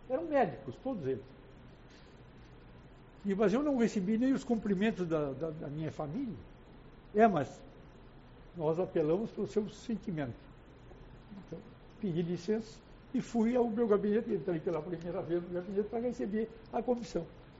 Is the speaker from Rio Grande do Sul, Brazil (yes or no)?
yes; Uruguaiana, Rio Grande do Sul, Brazil; na minha terra, na minha Uruguaiana, na minha juventude ainda, pelo menos na minha mocidade.